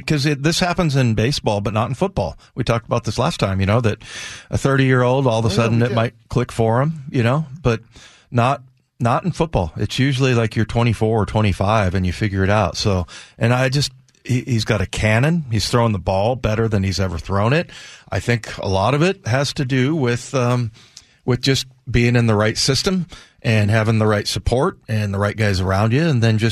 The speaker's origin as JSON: {"language": "English", "town": "Reno", "region": "Nevada", "country": "United States", "said": "and I was from Reno, so we're all kind of small town guys."}